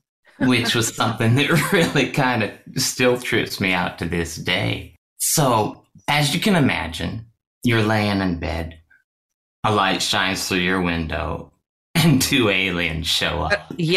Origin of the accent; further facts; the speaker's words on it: Washington, United States; born there; I was born in Washington State.